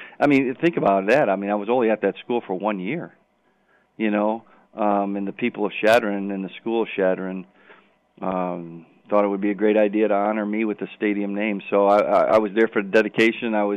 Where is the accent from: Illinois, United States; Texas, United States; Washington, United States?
Illinois, United States; Aurora; And then Aurora University, right here in my hometown, ironically just reached out to me, just out of the blue.